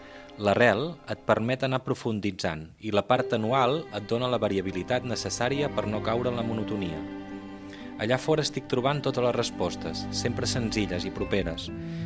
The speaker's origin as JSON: {"language": "Catalan", "town": "Girona", "region": "Catalonia", "country": "Spain", "tie": "born there", "lives_now": "L'Albera, Spain", "said": "Vaig néixer a Girona i he tornat a néixer a l'Albera, ara ja fa 10 anys, on havien nascut també els meus besavis."}